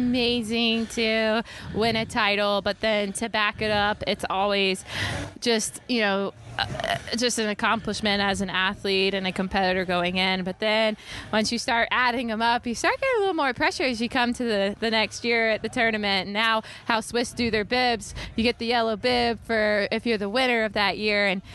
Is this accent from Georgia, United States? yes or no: yes; Georgia, United States; So I'm definitely excited to get back to, you know, my hometown of Georgia and get back out on the Masters.